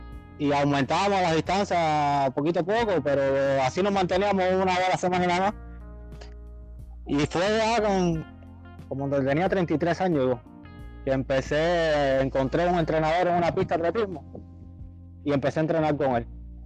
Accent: Isla de la Juventud, Cuba; also born or lived in Matanzas; Bueno, yo nací en Matanzas, pero me crié aquí en la Isla de la Juventud y vivo aquí desde que tengo un año, creo.

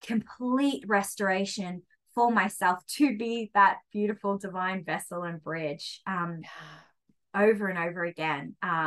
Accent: Australia; I am a swearer. I am Australian

